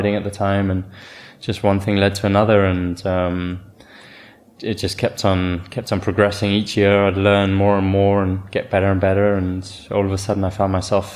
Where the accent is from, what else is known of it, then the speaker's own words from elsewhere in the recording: Kenya; Well, I mean, I was born in Kenya, grew up there.